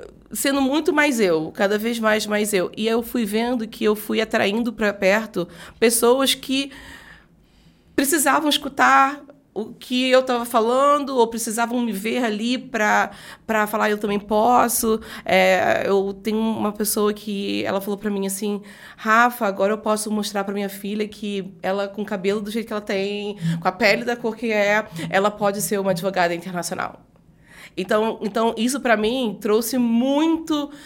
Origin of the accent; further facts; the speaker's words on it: Rio de Janeiro, Brazil; Eu sou carioca. Eu tô amando São Paulo.